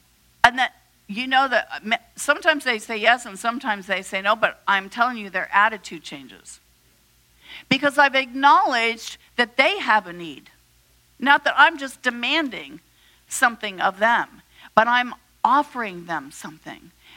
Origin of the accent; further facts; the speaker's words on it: Ireland; And so I would just lose my temper, and then I go, I'm Irish.